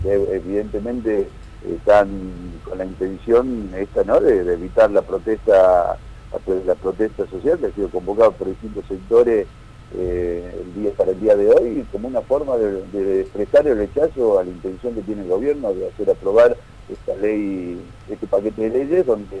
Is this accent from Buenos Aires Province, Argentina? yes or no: yes; Bella Vista, Buenos Aires Province, Argentina; lo digo como un argentino, que para mí, yo vivo en Bellavista, todavía vivo en mi ciudad donde me he criado